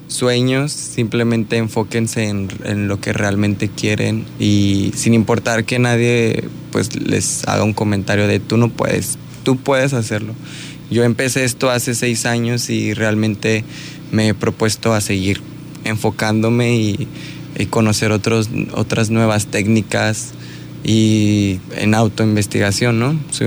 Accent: Aguascalientes, Mexico; born there; now in Bahía de Banderas, Mexico; Yo nací en Aguascalientes.

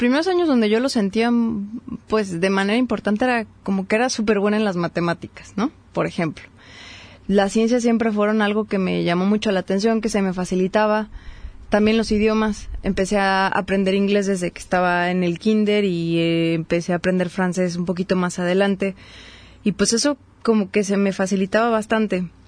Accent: Mexico City, Mexico; Yo soy de Ciudad de México, ahí nací, ahí crecí

